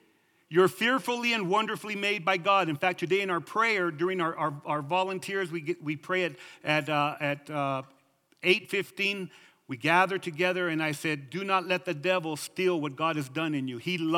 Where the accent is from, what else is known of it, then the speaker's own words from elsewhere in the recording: Mexico; I'm Mexican, but Mexicans, you need to understand that you're half Spaniard and half Indian. And I'm from Chinatown